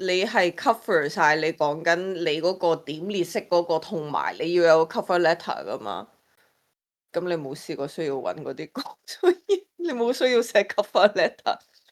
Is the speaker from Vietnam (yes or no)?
no; Hong Kong; 我哋香港人写嗰啲 cover letter 通常简单啲